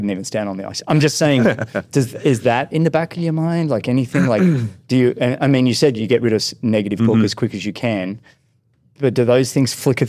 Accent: Australia; now in United States; I'm an Australian, right? So I hate saying that, but I'm also an American, so I'm allowed to say.

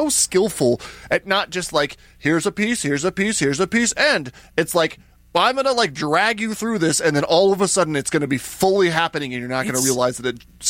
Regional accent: United States; I'm definitely an American citizen. Not an alien.

